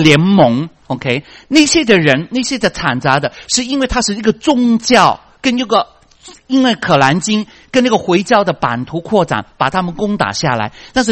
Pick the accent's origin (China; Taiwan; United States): United States; 好像我们美国人很无辜被夹在中间